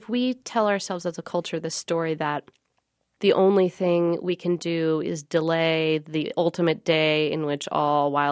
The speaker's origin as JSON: {"language": "English", "town": "Seattle", "region": "Washington", "country": "United States", "tie": "born or raised there", "said": "I grew up in Seattle and I had a very nature-loving childhood that involved a lot of scrubby city parks and kind of empty lots."}